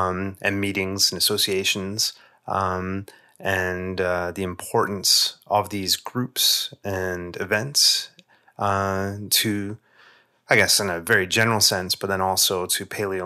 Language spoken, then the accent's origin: English; England, United Kingdom; I remember as a kid growing up in England